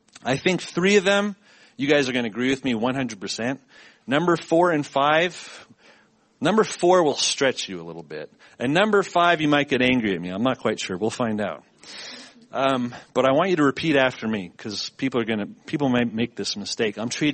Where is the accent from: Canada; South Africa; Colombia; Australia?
Canada; now in Texas, United States; I'm not from Texas. I'm from Canada, which is worse, right? It's like, oh, those weird Canadians.